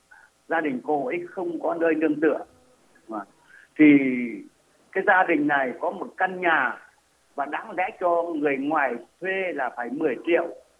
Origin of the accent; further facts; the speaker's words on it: Northern Vietnam, Vietnam; Khi tôi là người miền Bắc nên tôi trở ra Bắc, tôi bước xuống sân bay